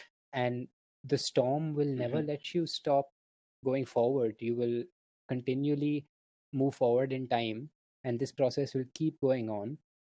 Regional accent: India; or avatars, because we're Indian

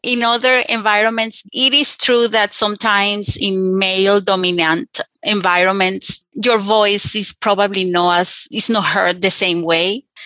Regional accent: Venezuela; now in United States; I grew up in Venezuela where I wasn't aware.

